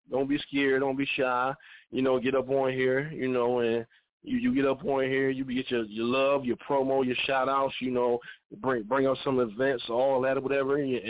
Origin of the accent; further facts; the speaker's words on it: Philadelphia, Pennsylvania, United States; now in New Jersey, United States; He's here from here, New Jersey, Trenton, and I grew up like in Philly.